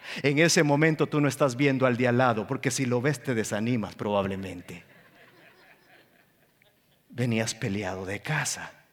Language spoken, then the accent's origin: Spanish; El Salvador; Yo soy de El Salvador. Hay una gran diferencia.